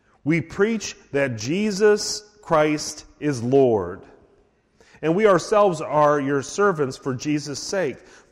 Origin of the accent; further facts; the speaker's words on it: Ohio, United States; Actually, grew up in the same city where my wife taught school. So we have affinity for that. We're from Ohio and everything.